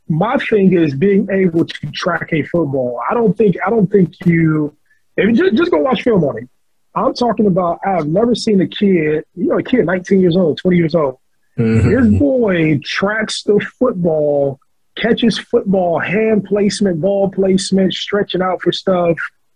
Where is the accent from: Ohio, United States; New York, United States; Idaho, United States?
Ohio, United States; Like, I'm from Ohio. I got pride in Ohio.